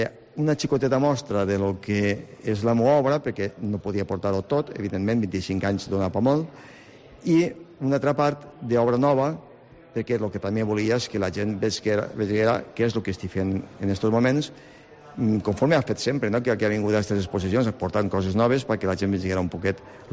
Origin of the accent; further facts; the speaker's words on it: Vila-real, Valencian Community, Spain; Entonces jo soc de Vila-real, òbviament, i me trobo molt a gust ací a Vila-real